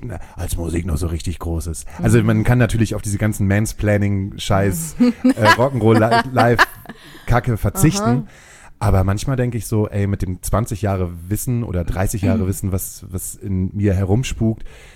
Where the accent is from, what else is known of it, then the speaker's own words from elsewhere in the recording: Hamburg area, Germany; Nee, ich bin Speckgürtel-Hamburger.